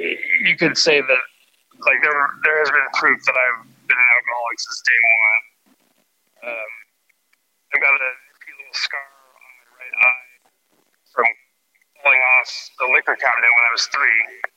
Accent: Ukiah, California, United States; I'm from Ukiah, and one of my many nicknames, one of my nicknames from our fellows up there

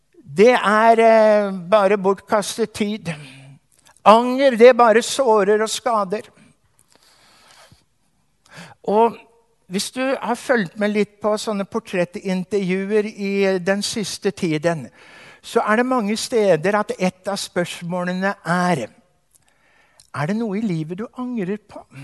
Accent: Hamar, Innlandet, Norway; Jeg kommer fra Hamar, jernbanebyen Hamar.

